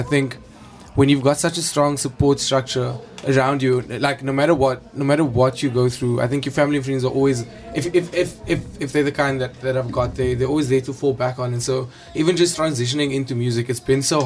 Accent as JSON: {"language": "English", "town": "Elsie's River", "region": "Western Cape", "country": "South Africa", "tie": "born or raised there", "said": "You know, I grew up in Elsie's River"}